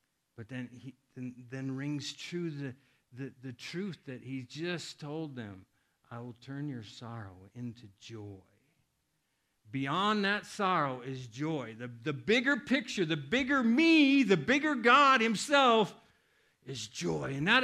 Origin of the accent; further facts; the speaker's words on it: Iowa, United States; I grew up in Iowa, and as a young boy even, I experienced on my grandpa's farm lots of birds, of baby pigs, and cows